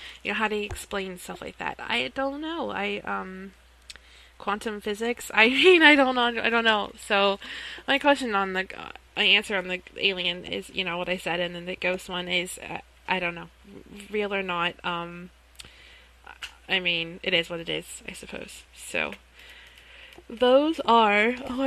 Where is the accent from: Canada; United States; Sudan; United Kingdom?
United States; the South; And I say, I'm from the South, so I say, bless their heart.